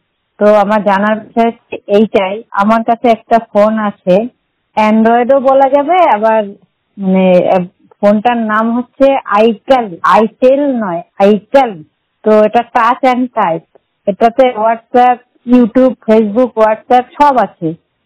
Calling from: Murshidabad, West Bengal, India; আমি পশ্চিমবঙ্গের মুর্শিদাবাদ জেলা থেকে বলছি … 100% দৃষ্টিহীন।

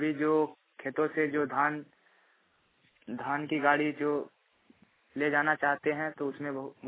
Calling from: Dumka, Jharkhand, India; मैं रामगढ़ प्रखंड जिला दुमका झारखंड से बोल रहा हूँ।

